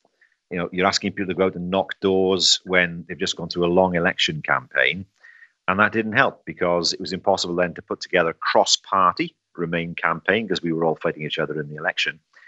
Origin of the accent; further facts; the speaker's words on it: Wales, United Kingdom; we in Wales see ourselves as a nation. We're not English, but far from it.